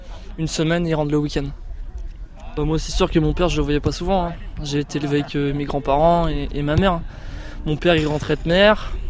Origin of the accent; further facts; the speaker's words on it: Portugal; Je suis portugais aussi, donc c'est de la famille à moi ici.